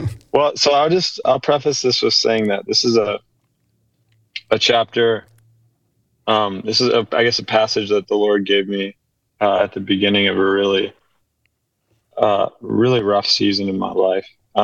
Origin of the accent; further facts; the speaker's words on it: Ontario, Canada; Yeah, I grew up in Ontario, and then I lived. The only other place I've really lived is I was with this mission in Colorado.